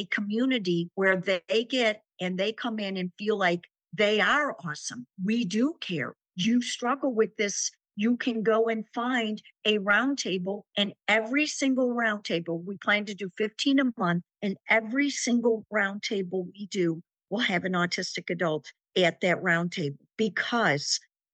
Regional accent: Chicago, Illinois, United States; I eat, sleep, and drink country music, even though I'm from Chicago.

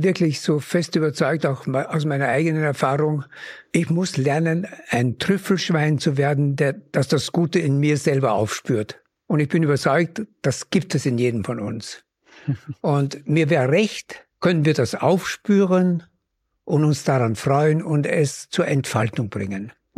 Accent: Upper Austria, Austria; Ich habe als Kind gelernt, dort wo ich groß geworden bin, im oberen Mühlviertel

